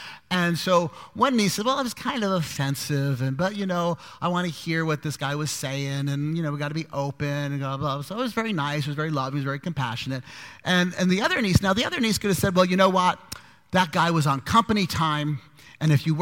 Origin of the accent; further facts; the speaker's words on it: Brooklyn, New York, United States; I grew up in Brooklyn. We had holidays, Jewish holidays. Rosh Hashanah, Yom Kippur.